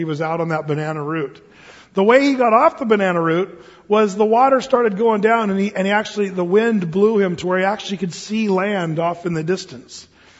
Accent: Oregon, United States; A friend of mine, a guy that I grew up with in Southern Oregon, he became a missionary in Honduras

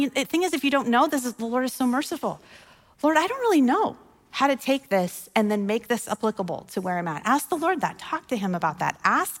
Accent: Wyoming, United States; also born or lived in Colorado; I'm from Wyoming, and then I moved to Colorado. But we don't have orange trees.

